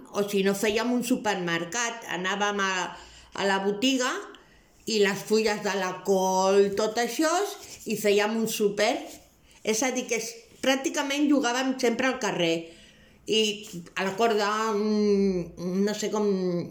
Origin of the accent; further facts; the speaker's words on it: Barcelona, Catalonia, Spain; tinc 64 anys i sóc de Barcelona.